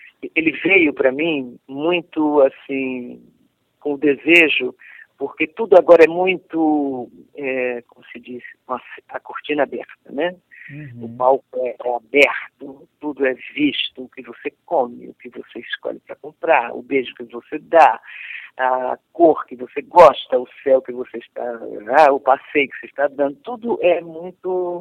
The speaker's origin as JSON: {"language": "Portuguese", "town": "Santo Amaro", "region": "Bahia", "country": "Brazil", "said": "Nós saímos de Santo Amaro, né?"}